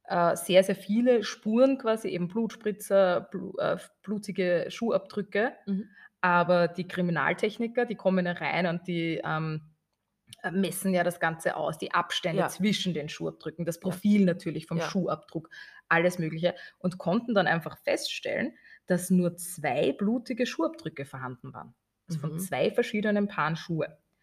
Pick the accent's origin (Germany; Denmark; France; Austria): Austria; weil bei uns, wir sind alle Österreicher, sind Multitasker